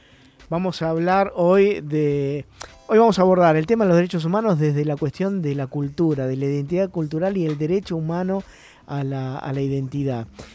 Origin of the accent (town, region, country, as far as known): Argentina